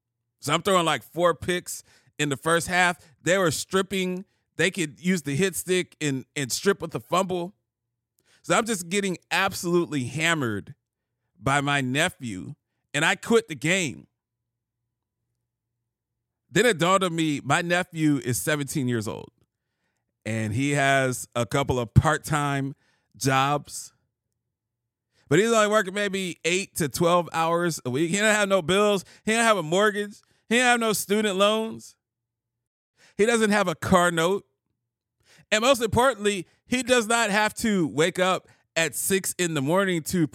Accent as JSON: {"language": "English", "town": "Columbus", "region": "Ohio", "country": "United States", "tie": "born or raised there", "said": "All of my friends that I grew up with in Columbus, Ohio, they're all scattered across the country."}